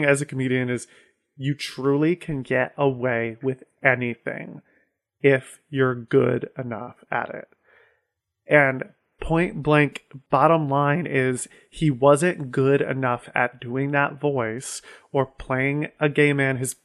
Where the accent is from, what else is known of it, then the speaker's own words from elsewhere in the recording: Ohio, United States; what a straight man was from the people I grew up with in Ohio